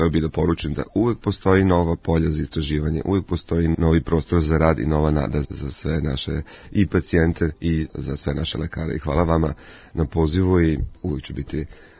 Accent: Sombor, Vojvodina, Serbia; čak sam došao iz Sombora, nisam došao iz nekog velikog grada.

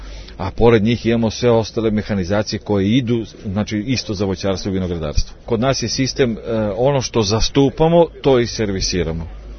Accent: Serbia; kod nas u Srbiji

